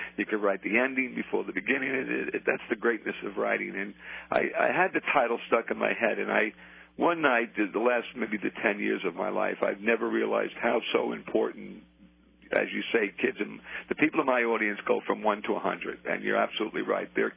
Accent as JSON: {"language": "English", "town": "Brooklyn", "region": "New York", "country": "United States", "tie": "born or raised there", "said": "I'm a kid from the streets. I was born in Brooklyn, poor neighborhood. Mom and dad, and I had brother, three sisters, lived in four rooms, Coldwater Flat, tough neighborhood."}